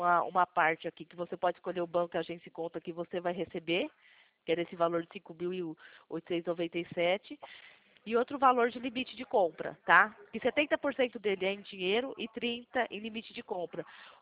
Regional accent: Atibaia, São Paulo, Brazil; Eu sou daqui de Atibaia, tá?

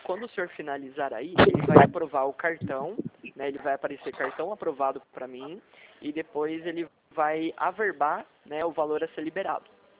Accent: São José dos Campos, São Paulo, Brazil; Não, eu sou do interior do Vale do Paraíba, São José dos Campos.

